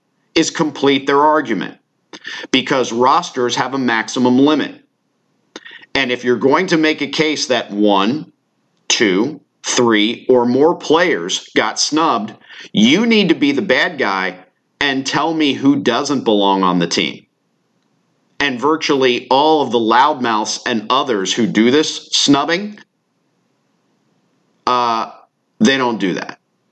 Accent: United States; I'm sorry, I am an American, and when the American team wins, it doesn't benefit my life one bit.

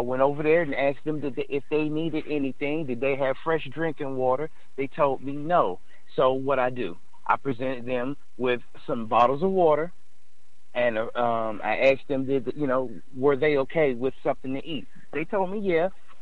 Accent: Cincinnati, Ohio, United States; growing up in Cincinnati, Ohio, kind of, well, I ain't going to say kind of, but very impoverished, doing without

